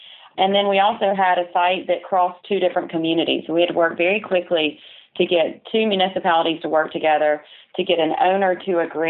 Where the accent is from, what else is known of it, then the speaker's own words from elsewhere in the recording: Georgia, United States; a local economic development organization in Albany, Georgia, which is close to my hometown.